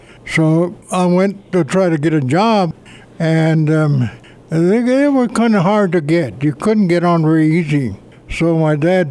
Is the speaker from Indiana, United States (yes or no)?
no; Deming, New Mexico, United States; born there; I was born on October the 5th, 1918, in Deming, New Mexico.